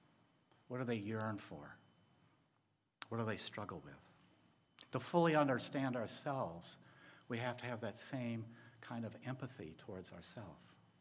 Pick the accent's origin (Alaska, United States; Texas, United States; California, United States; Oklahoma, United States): Texas, United States; Houston; I grew up in Houston, Texas, and on hot summer afternoons, hot summer days, I, along with my four brothers and one sister, would tumble into our blue and white Chevrolet station wagon